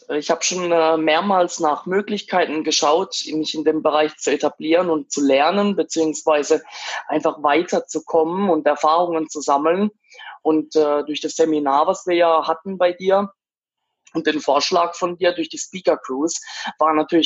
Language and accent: German; Karlsruhe, Baden-Württemberg, Germany; 94 geboren, sprich 24 Jahre alt. 25, sorry. Komme aus Karlsruhe.